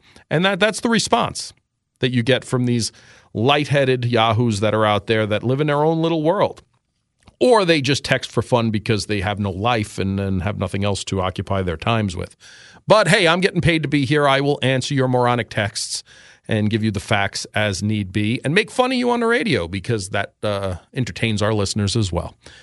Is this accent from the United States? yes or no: yes; New York City, New York, United States; I lived in New York City once upon a time. I was born and raised in New York, but this is home for me.